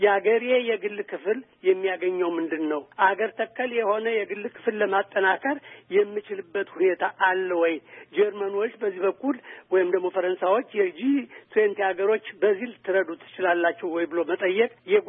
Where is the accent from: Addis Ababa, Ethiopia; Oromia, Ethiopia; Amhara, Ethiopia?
Amhara, Ethiopia; Gondar; እኔ ያደግኩት ጎንደር ነው። እኔ የተወለድኩት ጎንደር ነው።